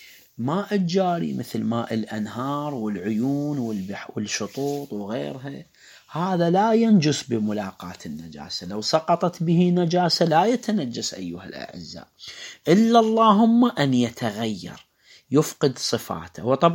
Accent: Karbala, Karbala Governorate, Iraq; عندنا في كربلاء كثير من حمامات

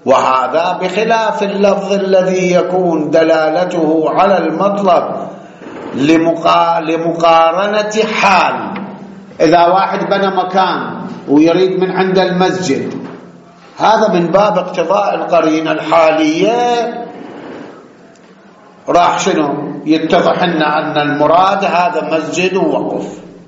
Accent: Iraq; احنا عندنا بالعراق

